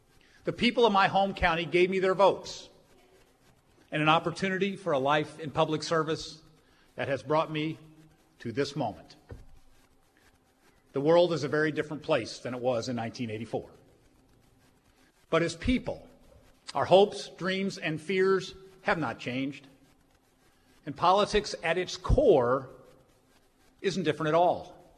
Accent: DeSoto, Texas, United States; Growing up in DeSoto, I went to Central Elementary School.

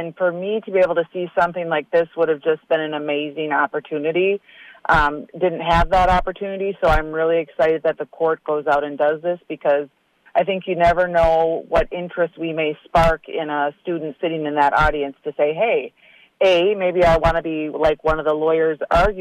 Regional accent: Federal Dam, Minnesota, United States; You know, I value my growing up in Federal Dam.

